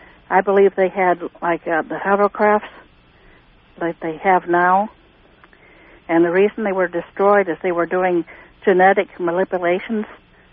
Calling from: Clinton, Illinois, United States; I'm from Clinton, Illinois.

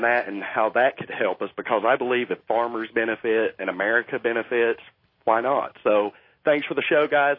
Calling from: Dayton, Ohio, United States; I'm calling from Wright Field in Dayton, Ohio.

